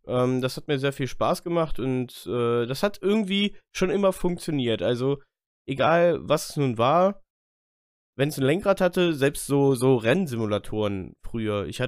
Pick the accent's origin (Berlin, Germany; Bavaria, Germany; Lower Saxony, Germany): Lower Saxony, Germany; Göttingen; Ja, und ich aus Göttingen